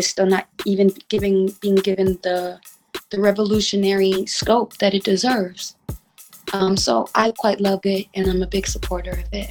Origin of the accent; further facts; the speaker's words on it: New York City, New York, United States; I was raised in Manhattan in the Bronx.